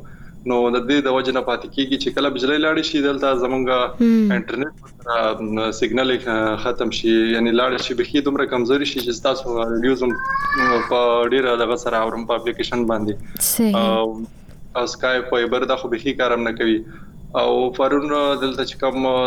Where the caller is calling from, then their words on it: Karachi, Sindh, Pakistan; در سره ایم لکراچی څخه.